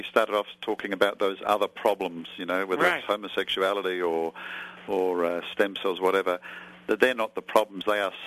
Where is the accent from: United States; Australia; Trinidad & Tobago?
Australia; my home country of Australia